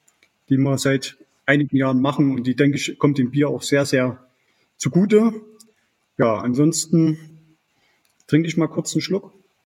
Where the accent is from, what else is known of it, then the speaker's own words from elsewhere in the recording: Gera, Thuringia, Germany; Ich komme aus der Nähe von Gera, also ich bin in Gera geboren und habe auf dem Dorf in der Nähe ein Haus gebaut und da wohne ich seit 2010.